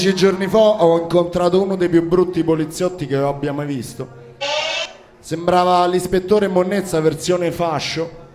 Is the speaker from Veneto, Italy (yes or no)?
no; Minerbio, Emilia-Romagna, Italy; Io che sono bolognese verace una cifra invece. E che io sono nato a Minerbio